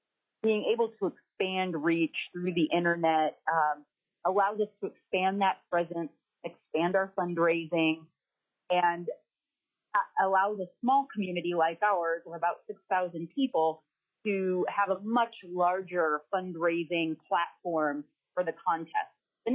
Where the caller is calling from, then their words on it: Bethel, Alaska, United States; And I'm calling from Bethel, where our organization is located.